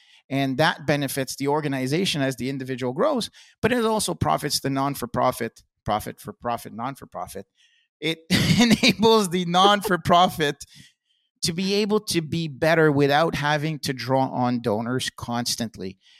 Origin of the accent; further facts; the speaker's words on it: East Coast, Canada; being Scottish and from the East Coast of Canada, that four-letter word is kind of an article sometimes when I speak